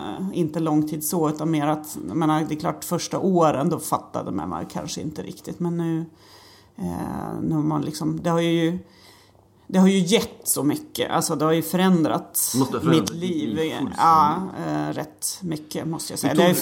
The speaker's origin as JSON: {"language": "Swedish", "town": "Härnösand", "region": "Västernorrland County", "country": "Sweden", "tie": "born or raised there", "said": "Men jag är ju uppvuxen i Härnösand och curlingen är rätt stor i Härnösand."}